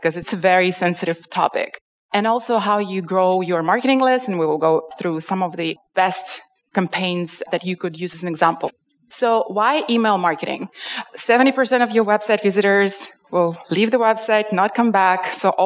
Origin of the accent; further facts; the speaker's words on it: Russia; also born or lived in London; so I lived in Moscow before. I'm originally from Russia, and I moved to London for a few years